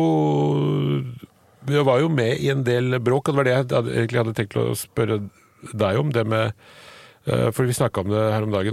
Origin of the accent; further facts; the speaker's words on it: Oslo, Norway; Jeg har vokst opp på Nordstrand, men jeg bodde først på Torshov i de sosialboligene som Petter Utligger har et program om i Nordkappgata.